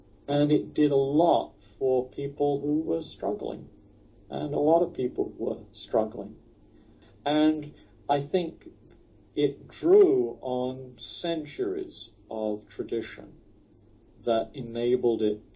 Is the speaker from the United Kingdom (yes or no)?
yes; South East England, United Kingdom; I grew up in Sussex, in a town where most people who had children were part of the serving class rather than the privileged class.